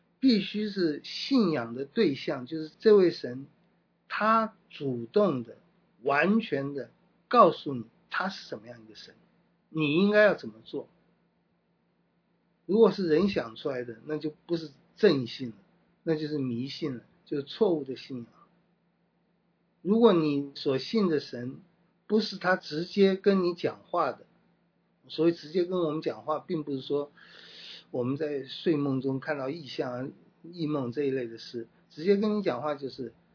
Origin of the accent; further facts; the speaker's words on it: China; 我们中国人在面对西方文明的时候，面对这个列强的时候